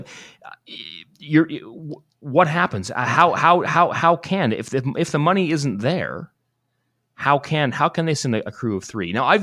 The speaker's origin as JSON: {"language": "English", "country": "Canada", "said": "I take a certain amount of pride in being Canadian"}